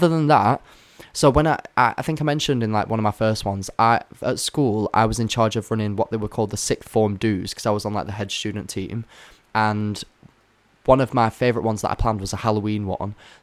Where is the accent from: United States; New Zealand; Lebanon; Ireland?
New Zealand; really loving the fact that I'm a Kiwi?